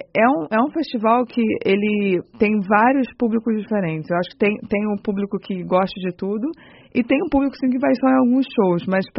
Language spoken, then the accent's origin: Portuguese; Brazil; Eu sou brasileira